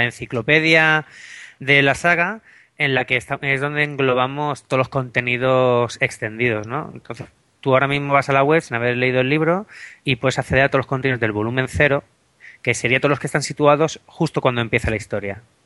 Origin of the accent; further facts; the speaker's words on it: Barcelona, Catalonia, Spain; now in Seville, Spain; yo vivo en Sevilla, aunque soy de Barcelona originariamente